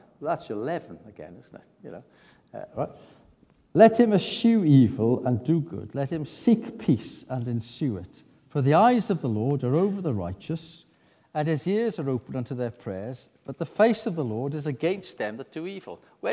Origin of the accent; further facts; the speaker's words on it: United Kingdom; You may be American, you may have an American passport. I'm British, I've got a British passport.